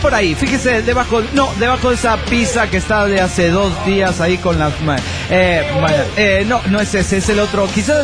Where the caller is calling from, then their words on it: Oaxaca, Mexico; de Oaxaca, México.